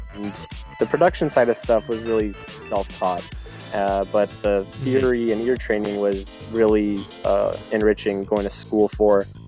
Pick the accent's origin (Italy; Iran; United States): United States; Los Angeles, California; And I am from Los Angeles, born and raised.